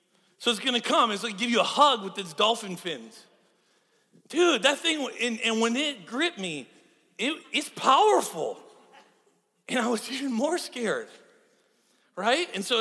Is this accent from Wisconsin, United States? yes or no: yes; Wisconsin, United States; So I'm from Wisconsin. Okay? Like a land lover, okay? There's no ocean.